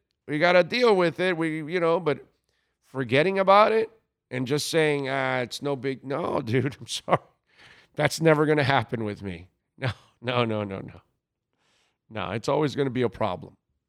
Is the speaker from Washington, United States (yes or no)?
no; Florida, United States; I'm born and raised in South Florida, and all I know is our teams.